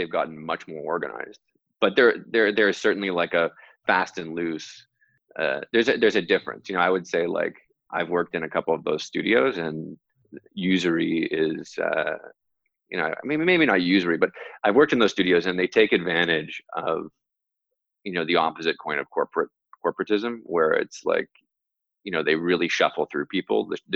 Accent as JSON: {"language": "English", "town": "Toronto", "region": "Ontario", "country": "Canada", "said": "I come from Toronto, it's a city in Canada."}